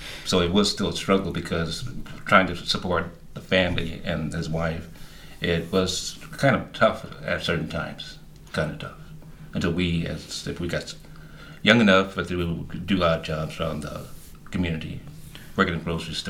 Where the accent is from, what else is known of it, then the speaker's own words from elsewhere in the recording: Saginaw, Michigan, United States; born there; I was born in Saginaw, Michigan, and I went to school at St. Joseph High.